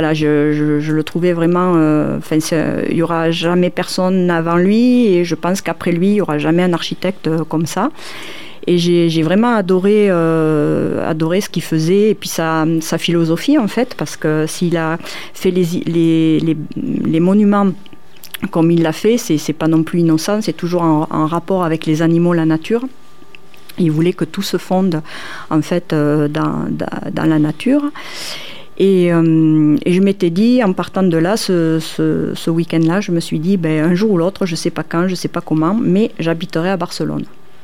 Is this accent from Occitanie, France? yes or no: yes; Figeac, Occitanie, France; je suis figeacoise, je suis née à Figeac. J'ai fait ma scolarité majoritairement ici. D'abord au CES, après je suis partie 2 ans chez les sœurs à Rodez et je suis revenue à Jeanne d'Arc ici à Figeac.